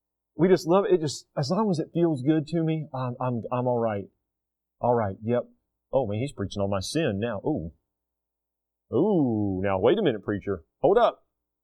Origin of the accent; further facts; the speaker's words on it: United States; I'm American through and through.